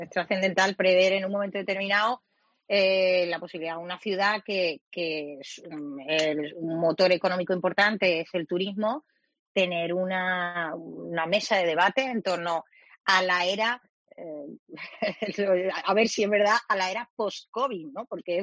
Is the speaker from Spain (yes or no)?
yes; Málaga, Andalusia, Spain; a mí me gustaría como malagueña que también se planteara otra línea de debate